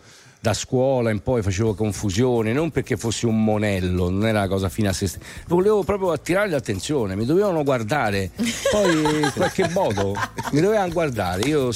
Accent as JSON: {"language": "Italian", "region": "Tuscany", "country": "Italy", "said": "io da toscano non lo conoscevo"}